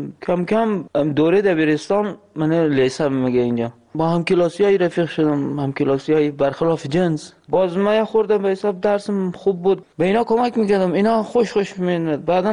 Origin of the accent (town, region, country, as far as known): Afghanistan; moved away